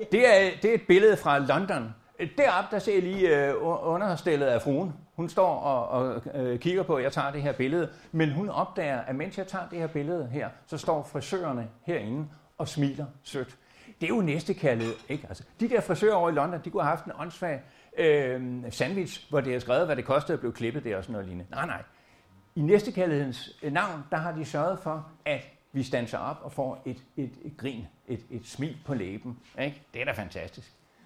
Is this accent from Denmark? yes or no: yes; Sakskøbing, Zealand, Denmark; Jeg er student i 74 fra Maribo Gymnasium. Jeg er født og opvokset i Saxkøbing, nabobyen, men da der ikke var noget gymnasium der, så måtte jeg i de 3 år pendle frem og tilbage.